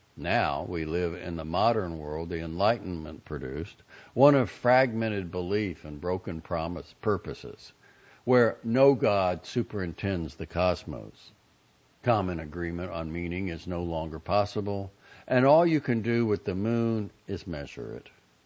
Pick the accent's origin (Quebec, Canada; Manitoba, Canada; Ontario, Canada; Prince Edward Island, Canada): Quebec, Canada; Montreal; growing up in Montreal around McGill University